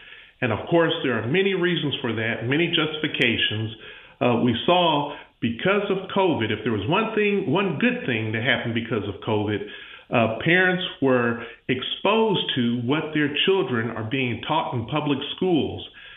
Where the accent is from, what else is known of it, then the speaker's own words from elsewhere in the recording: Pensacola, Florida, United States; I'm from Pensacola, Florida.